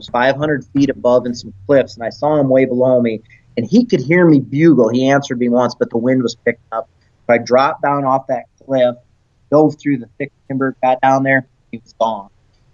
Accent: South Dakota, United States; Well, I grew up in South Dakota, in eastern South Dakota, corn country.

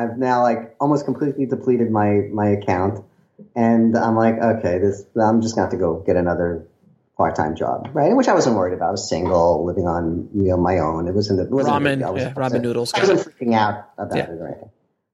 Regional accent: Brooklyn, New York, United States; accent: Brooklyn; my Brooklyn accent is behaving itself well at the moment.

